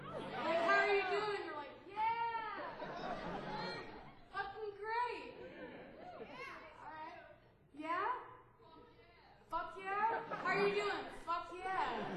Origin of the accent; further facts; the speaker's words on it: New Jersey, United States; Cause I'm from Jersey too. I might have a lisp in there too.